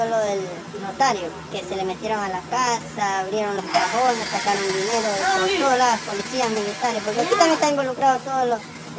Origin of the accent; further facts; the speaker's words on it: Ecuador; nosotros, como los ecuatorianos, los latinos que somos